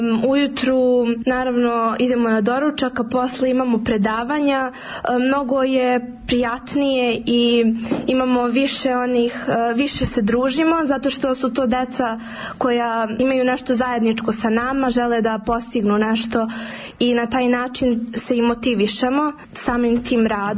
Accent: Aranđelovac, Šumadija and Western Serbia, Serbia; dolazim iz Aranđelovca, idem u školu Svetlika Ranković.

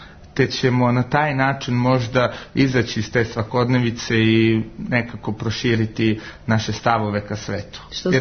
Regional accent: Kosovska Kamenica, Gjilan District, Kosovo; Takođe iz Kosovske Kamenice, kulturno sklonište Krik.

